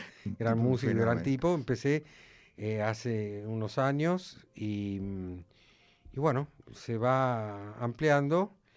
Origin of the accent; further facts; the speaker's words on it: Buenos Aires, Argentina; como buen porteño de mierda